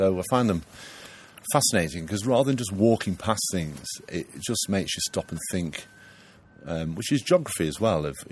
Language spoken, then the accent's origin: English; Harrogate, Yorkshire and the Humber, United Kingdom; I'm from Harrogate in North Yorkshire, and I love the Yorkshire Dales.